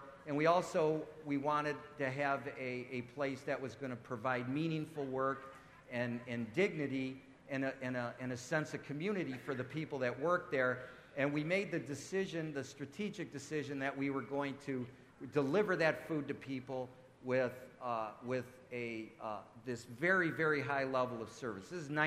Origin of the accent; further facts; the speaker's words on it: Detroit, Michigan, United States; and I grew up in Detroit, and he grew up in Chicago, and growing up, you know, every neighborhood had a deli